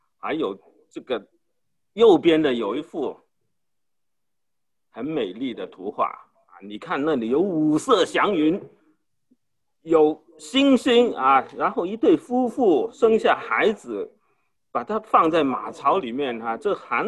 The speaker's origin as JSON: {"language": "Chinese", "region": "Guangdong", "country": "China", "said": "这是我们广东人喝的汤哈，老火靓汤。我们广东人很喜欢吃饭之前就放一些汤"}